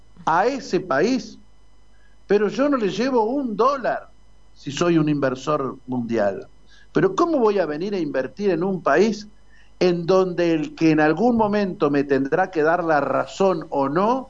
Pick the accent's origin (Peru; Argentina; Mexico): Argentina; una demostración de lo que, en definitiva, somos los argentinos